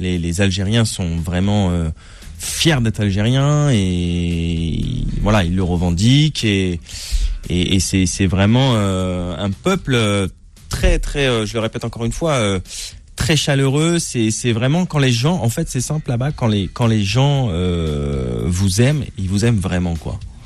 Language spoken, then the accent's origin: French; France; je suis français.